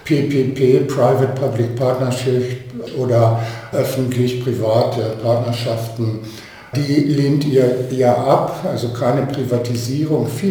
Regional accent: Hameln, Lower Saxony, Germany; ich kenne das aus Hameln, wo ich herkomme

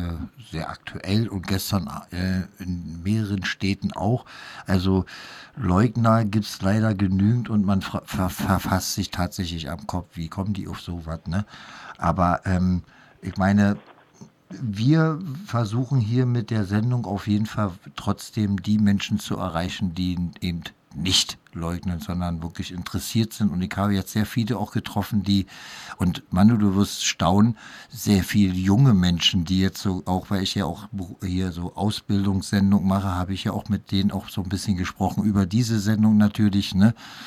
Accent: Berlin, Germany; ich als Berliner, das hört man, glaube ich, jedenfalls

